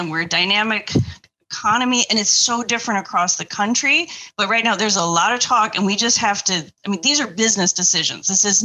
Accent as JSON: {"language": "English", "region": "Indiana", "country": "United States", "tie": "born or raised there", "said": "So, yeah, no, I grew up in Indiana. I'm not a political person."}